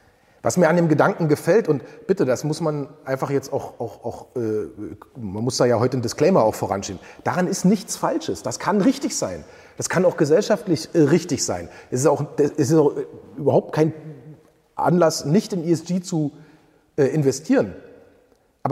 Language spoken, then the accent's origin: German; Germany; Ja, also für mein Heimatland Deutschland ist ja so, das Bruttoinlandsprodukt hat sich verdreifacht.